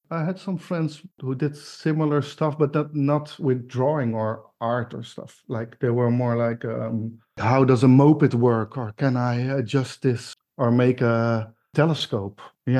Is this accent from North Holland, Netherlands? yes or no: no; Zeeland, Netherlands; I grew up in Zeeland, in Zeeuws-Vlaanderen. That's in Holland, near the Belgian border, near Antwerp, near Ghent.